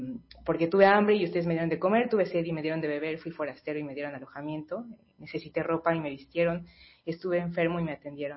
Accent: Mexico City, Mexico; Para mí es choqueante porque vengo de la Ciudad de México, que todo es un rush, ¿no?

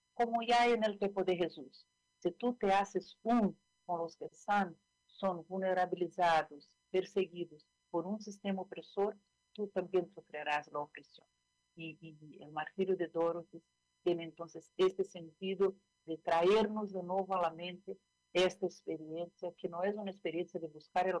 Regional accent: Rio de Janeiro, Brazil; Spanish is a second language; como tú dices, es un nombre guaraní, de la lengua guaraní. Yo soy brasileña de la ciudad de Río de Janeiro.

